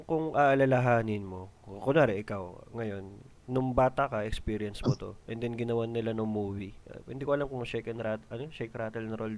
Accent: Quiapo, Metro Manila, Philippines; Marami nun sa Quiapo eh, laking Quiapo ako eh.

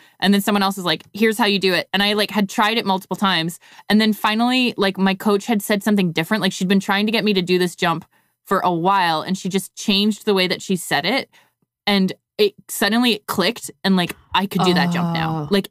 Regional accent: Canada; now in United States; Oh, I mean, I'm Canadian. I just figure people assume.

